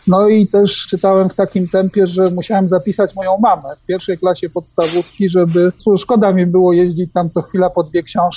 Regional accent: Poznań, Greater Poland Voivodeship, Poland; No tak, jestem poznaniakiem niewątpliwie, urodzony w Poznaniu, z rodziny poznaniaków, chociaż no jedna część rodziny, korzenie to są korzenie wielkopolskie, ale to już nie Poznań.

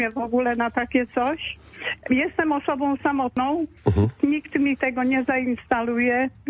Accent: Puszczykowo, Greater Poland Voivodeship, Poland; W zeszłym roku w Puszczykowie, bo ja jestem z Puszczykowa

